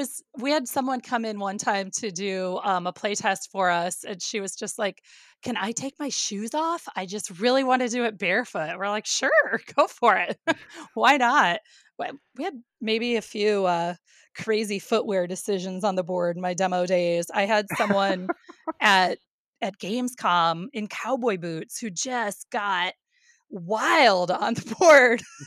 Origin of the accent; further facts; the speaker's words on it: Indiana, United States; So, you know, growing up in Indiana, like I had no idea that you could ever be in the games industry.